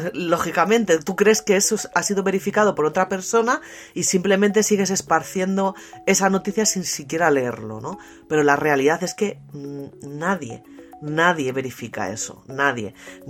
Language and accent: Spanish; Spain; lo que hemos sufrido en mi país hace prácticamente nada fue la catástrofe esta de la Dana en Valencia.